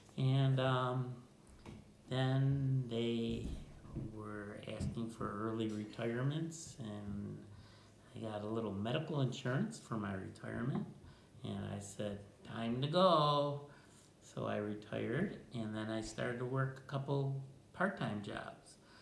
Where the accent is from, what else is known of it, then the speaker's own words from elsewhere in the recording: Buffalo, New York, United States; I was born in Buffalo. I was told by my parents that when I came out of the hospital, I came into their new home in North Buffalo. And I lived there until I went to college.